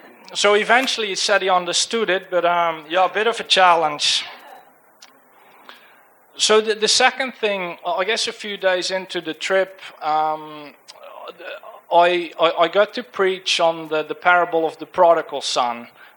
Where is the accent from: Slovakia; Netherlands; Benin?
Netherlands; accent: Dutch; English is a second language; sort of my accent is Dutch, so please try and tune in.